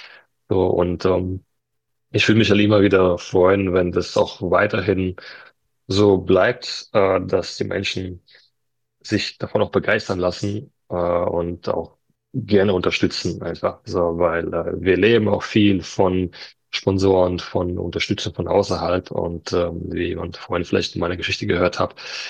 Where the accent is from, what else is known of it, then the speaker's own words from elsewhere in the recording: Landau, Rhineland-Palatinate, Germany; dass mich die Leute in Landau mittlerweile kennen und erkennen. So, das macht mich persönlich auch schon glücklich hier in meinem Heimatort.